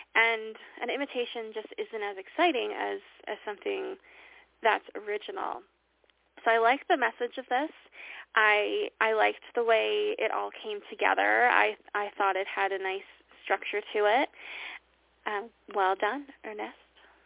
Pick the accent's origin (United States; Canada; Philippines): Canada; I know that this is because he's playing with me because I'm Canadian